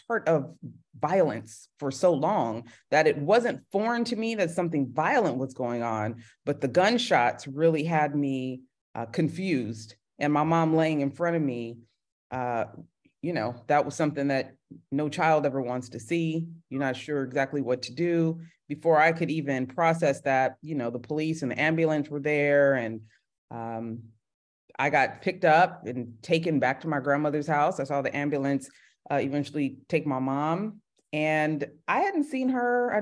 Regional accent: California, United States; now in Los Angeles, United States; I always say from the Bay to LA. I'm from the Bay Area, born and raised.

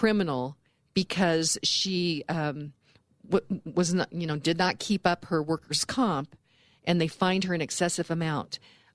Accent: Kansas, United States; And I'm from Kansas, so I'm kind of excited about the Chiefs.

